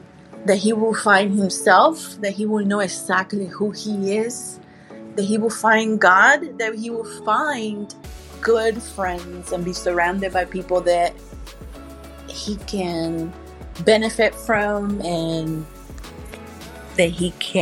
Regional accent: Puerto Rico; now in Nashville, United States; I'm from Nashville, Tennessee, although I was born and raised in Puerto Rico.

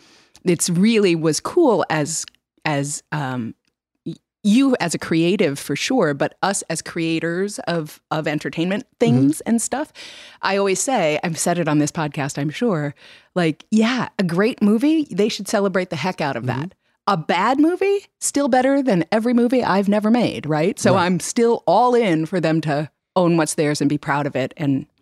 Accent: New York, United States; it's not a thing that happens at a normal, like when you go to the movies here on the West Coast, but I grew up in New York.

